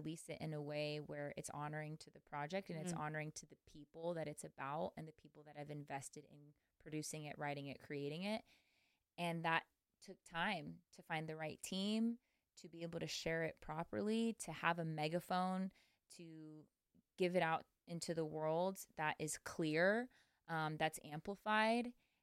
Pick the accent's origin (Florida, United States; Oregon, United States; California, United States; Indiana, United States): California, United States; Chino; now in Nashville, United States; I remember having that experience when I first moved to Nashville, because growing up in Chino, California, where it's like a lot of smog and it's the valley, like you can't see the stars.